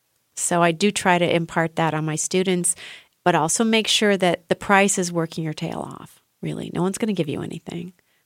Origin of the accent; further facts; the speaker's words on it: United States; now in Germany; I feel living this life as an American in Germany, not just Europe, but specifically in Germany, as an artist, as a musician, as a singer